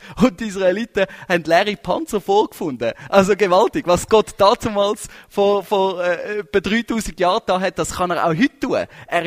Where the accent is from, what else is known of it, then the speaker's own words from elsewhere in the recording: Switzerland; born there; Aber wir sind genau da in der Schweiz hier geboren worden.